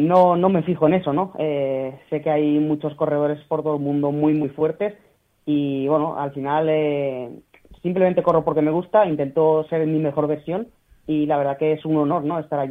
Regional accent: Alfafar, Valencian Community, Spain; el Ayuntamiento de mi pueblo de Alfafar

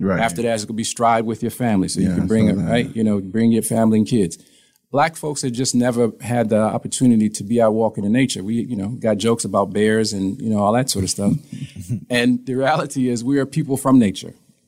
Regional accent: Toledo, Ohio, United States; So I'm from Toledo, Ohio.

